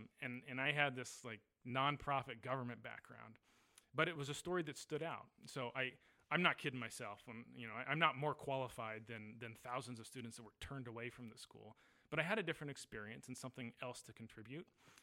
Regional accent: Davis, California, United States; So I'm from Davis. So I military guy. Yeah. This is where I went to high school. Davis was as home as anywhere was.

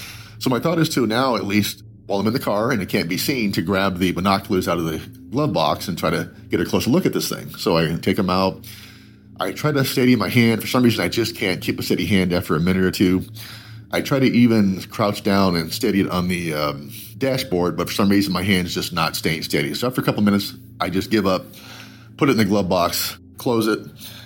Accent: Redlands, California, United States; now in Los Angeles, United States; I live in L.A., and of course, I grew up in Redlands.

